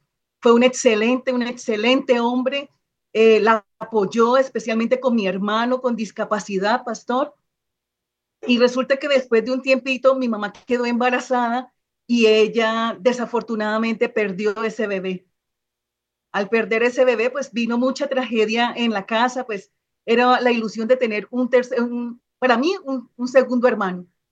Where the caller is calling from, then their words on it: Cali, Valle del Cauca, Colombia; Muy buenas noches desde Cali, Colombia.